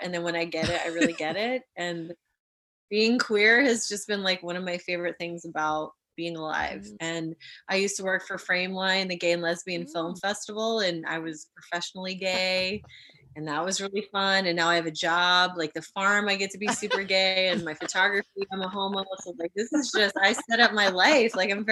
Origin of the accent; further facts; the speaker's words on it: Colorado, United States; now in California, United States; You know, I grew up in Colorado, which is, it's beautiful, but I don't ski.